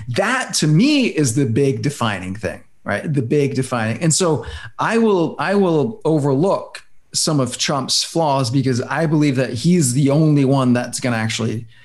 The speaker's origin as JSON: {"language": "English", "country": "Denmark", "said": "Like you, I come from Denmark"}